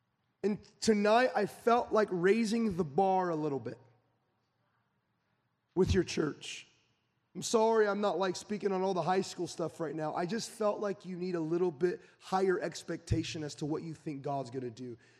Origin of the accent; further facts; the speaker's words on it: California, United States; I mean, I'm from NorCal. I know how that all works.